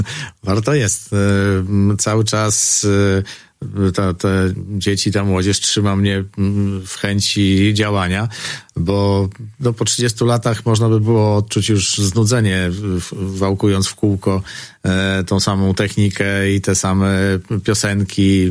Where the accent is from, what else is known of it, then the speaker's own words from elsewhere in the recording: Mrągowo, Warmian-Masurian Voivodeship, Poland; now in Suwałki, Poland; Przyjechałem z Mrągowa. Moje miasto rodzinne to Mrągowo. Po podróżach po Giżycku-Olsztynie na stałe zameldowałem się w Suwałkach. Tutaj też byłem w wojsku